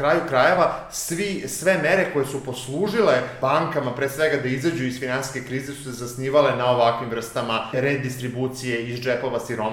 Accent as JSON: {"language": "Serbian", "country": "Serbia", "said": "opet ako dolazimo iz Srbije"}